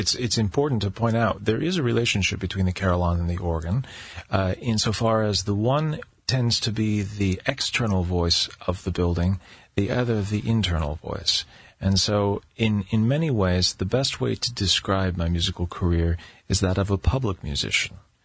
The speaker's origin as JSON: {"language": "English", "town": "Wright", "region": "Michigan", "country": "United States", "tie": "born or raised there", "said": "because I'm from Michigan. I'm a native of a very small farming community called Wright, Michigan"}